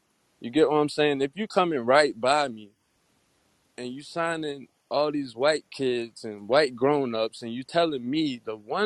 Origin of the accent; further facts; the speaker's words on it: Florida, United States; I don't want to talk. I'm from Florida.